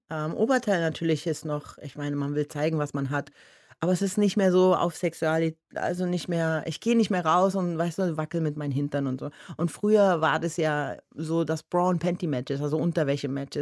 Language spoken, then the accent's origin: German; Berlin, Germany; born there; ich wohne ja schon lange nicht mehr in Berlin